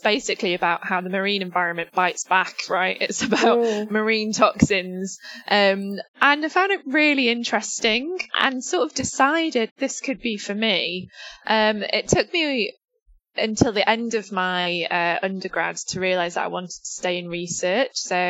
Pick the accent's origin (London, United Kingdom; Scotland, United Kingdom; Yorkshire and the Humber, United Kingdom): Yorkshire and the Humber, United Kingdom; Sheffield; I'm from Sheffield, which is a really great city up north. That's where I grew up, right on the edge of the Peak District.